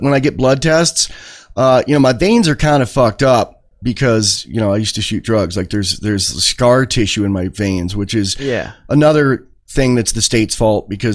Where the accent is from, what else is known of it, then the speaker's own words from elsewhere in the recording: Chautauqua, New York, United States; I grew up in Chautauqua, New York, summered there.